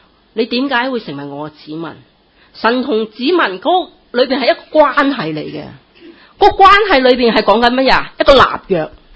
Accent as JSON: {"language": "Chinese", "country": "Hong Kong", "said": "我说是，我是香港人。"}